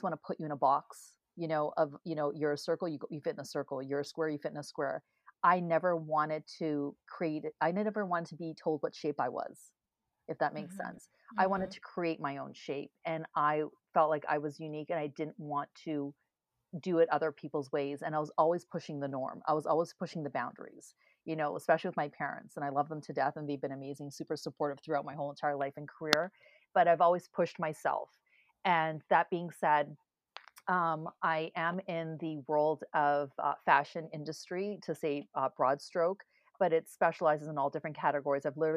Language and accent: English; Canada; Well, I'm Canadian. I grew up in Canada. I went to school here.